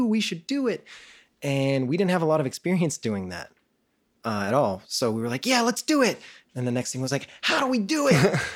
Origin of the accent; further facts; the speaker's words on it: Pennsylvania, United States; now in Chicago, United States; I grew up in a small river town outside of Pittsburgh. It's always been my hometown, but Chicago is definitely my city.